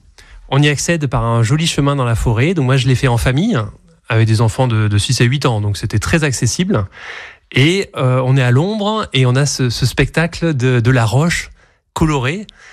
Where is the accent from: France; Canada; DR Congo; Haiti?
France; Aix-en-Provence, Provence-Alpes-Côte d'Azur; Ben moi, je viens d'Aix-en-Provence et je trouve que les rues de Nancy me rappellent les rues d'Aix-en-Provence.